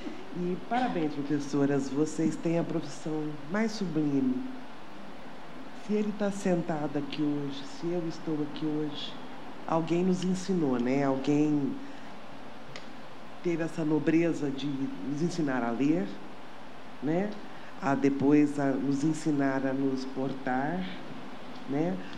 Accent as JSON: {"language": "Portuguese", "region": "Goiás", "country": "Brazil", "tie": "born there", "also_born_or_lived": "Mato Grosso", "said": "Sou goiana de nascimento."}